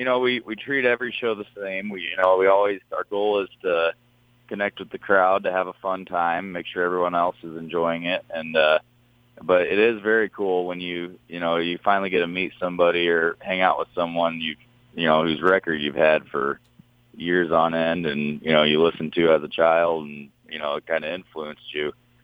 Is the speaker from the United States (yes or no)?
yes; Manning, Iowa, United States; I grew up in Manning, Iowa, over in Carroll County.